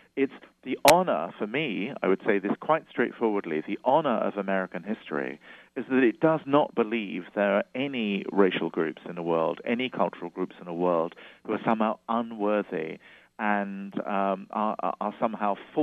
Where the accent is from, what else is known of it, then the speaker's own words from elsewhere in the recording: United Kingdom; accent: British; and I say this again with my British accent